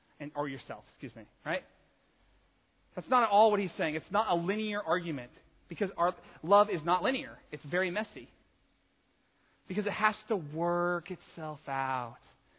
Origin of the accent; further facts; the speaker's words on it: Idaho, United States; I grew up in Idaho, so streams were common.